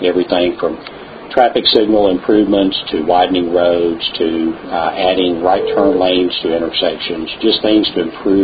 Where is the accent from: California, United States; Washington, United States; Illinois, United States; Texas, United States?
Texas, United States; Kingwood; So a lot of people will look at me and think that since I'm a Republican, I'm conservative, I'm from Kingwood, Clear Lake, that I'm going to automatically vote no.